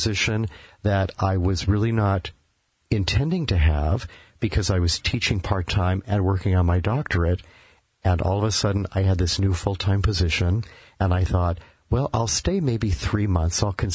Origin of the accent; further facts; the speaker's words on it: Stockton, California, United States; also born or lived in Grand Forks, United States / Pittsburgh, United States / Fargo, United States; I was born in Grand Forks, North Dakota. Okay. And then we moved to Pittsburgh, California for 2 years. Then I went back to Fargo, North Dakota for kindergarten. And then we moved to Stockton.